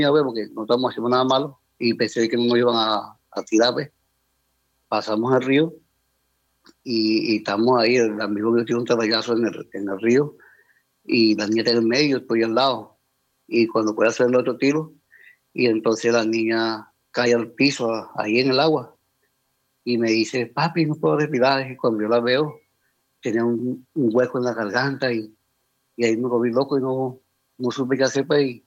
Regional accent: Venezuela; now in Colombia; cuando vivíamos en Cúcuta, ahí sí estaba estudiando en una fundación, porque por la edad, porque nosotros somos venezolanos.

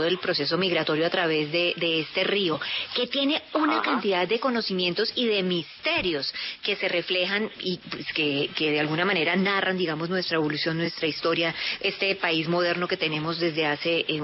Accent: Colombia; para justamente narrar nuestra historia como colombianos a través de este río

